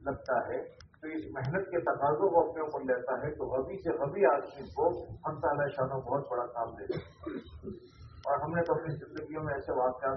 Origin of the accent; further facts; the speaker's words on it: Palanpur, Gujarat, India; اب ہمارا ضلع جو ہے وہ پالنپور ہیڈ مطلب ہے